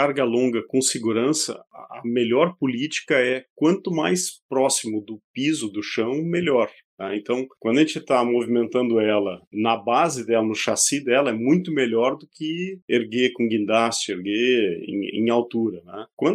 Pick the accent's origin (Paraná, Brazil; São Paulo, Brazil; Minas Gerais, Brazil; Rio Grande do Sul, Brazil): Rio Grande do Sul, Brazil; São Leopoldo; quando eu fui pequeno, eu era pequeno, meu pai foi morar numa cidade chamada São Leopoldo, que é berço da imigração alemã no boa parte do Brasil, do sul do Brasil. E eu morava no bairro mais alemão lá da cidade.